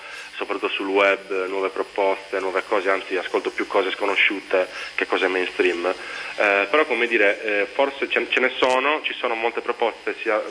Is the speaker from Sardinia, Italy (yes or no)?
yes; Sassari, Sardinia, Italy; perché noi suoniamo tanto nel nord Sardegna, perché siamo di Sassari